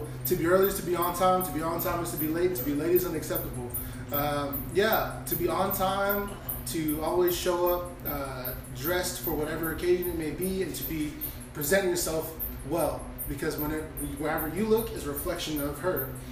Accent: Stafford, Texas, United States; I grew up over in Stafford, outside of Missouri City, Sugar Land area. And just me and my mom. They're from, my whole family's from Jamaica. I'm the only natural born citizen. Everybody's naturalized. I was born here.

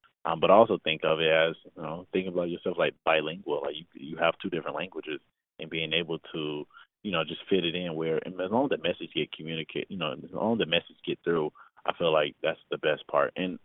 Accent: Chicago, Illinois, United States; I think, like, Chicago in general, but I can even speak from my experiences, like, growing up on the South Side.

